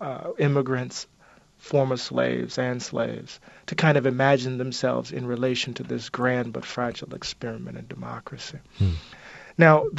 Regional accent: Moss Point, Mississippi, United States; I grew up in Moss Point, Mississippi, which is about 30 miles east of Biloxi.

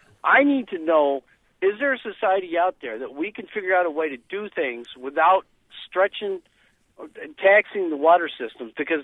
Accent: California, United States; now in Morris, United States; I grew up in the Southwest out in the deserts of California, and they've always had a water problem

